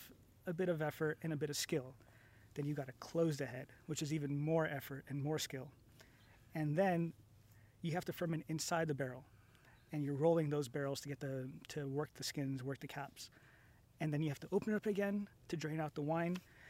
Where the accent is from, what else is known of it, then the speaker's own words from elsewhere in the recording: California, United States; And I'm from the Bay Area, close to San Francisco, and I wanted to come back home.